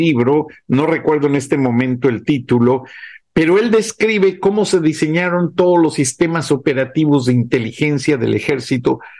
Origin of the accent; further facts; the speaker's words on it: Guanajuato, Mexico; incluso mi pueblo en Guanajuato